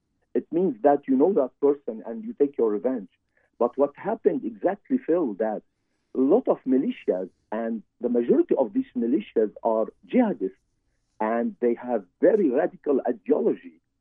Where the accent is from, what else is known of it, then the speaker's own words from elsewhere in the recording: Syria; English is a second language; now in Canada; share with you my point of view, since I come from that country. I'm Syrian before everything, and I'm Canadian, and I'm proud to be Canadian as well.